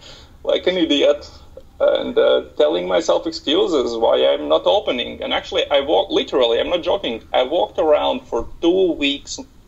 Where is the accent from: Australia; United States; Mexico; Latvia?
Latvia; Riga; He's from Portugal and I'm from Riga, so we have very different backgrounds